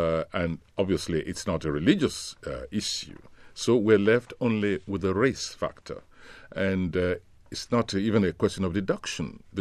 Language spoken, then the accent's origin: English; Western Nigeria, Nigeria; Not far from my hometown, in fact.